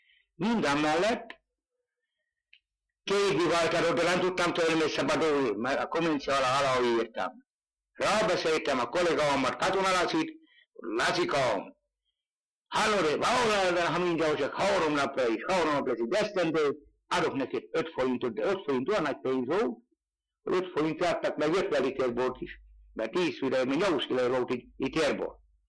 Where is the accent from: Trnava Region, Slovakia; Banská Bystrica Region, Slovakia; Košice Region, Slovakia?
Banská Bystrica Region, Slovakia; Hanva; Hanvanról. 1924-ben születtem, Afrikó 7-én.